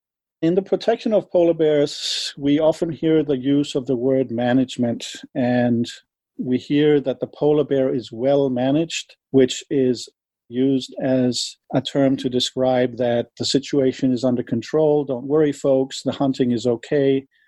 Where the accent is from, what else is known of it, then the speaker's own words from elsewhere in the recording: Denmark; English is a second language; I'm Danish. My first language is not English